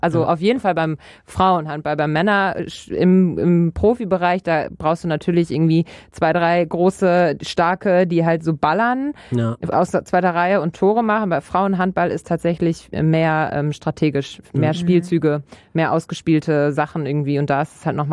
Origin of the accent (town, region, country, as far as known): North Rhine-Westphalia, Germany